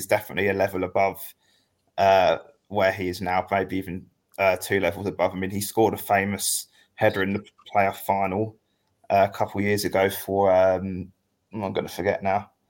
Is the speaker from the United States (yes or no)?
no; Maidstone, South East England, United Kingdom; Well, I grew up in Maidstone, lived there all my life.